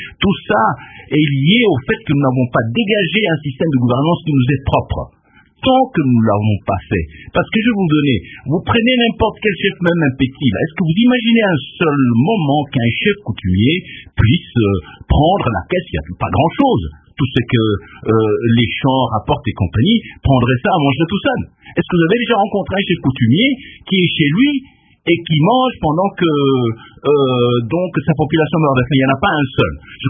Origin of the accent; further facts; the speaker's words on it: Kasaï-Occidental, DR Congo; en tout cas chez moi au Kassai occidental